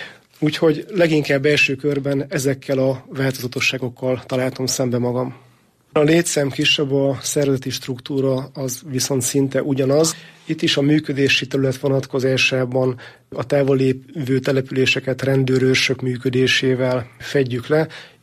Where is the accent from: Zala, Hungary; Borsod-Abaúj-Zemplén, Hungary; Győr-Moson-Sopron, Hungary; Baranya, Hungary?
Borsod-Abaúj-Zemplén, Hungary; Ózd; Én a rendőri pályafutásom közel 30 évét, egész pontosan 27 évet Ózd városában, az ózdi rendőrkapitányságon töltöttem, tehát minden szakmai előzmény a szülővárosomhoz köt.